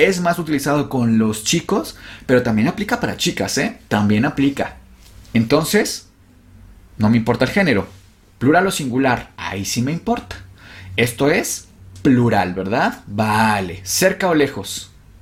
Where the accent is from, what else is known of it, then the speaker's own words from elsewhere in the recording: Mexico; Para nosotros los mexicanos eso tiene todo el sentido del mundo.